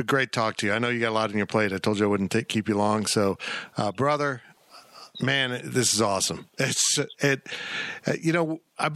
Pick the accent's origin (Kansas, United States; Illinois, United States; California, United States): Kansas, United States; We growing up in Kansas, you played sports.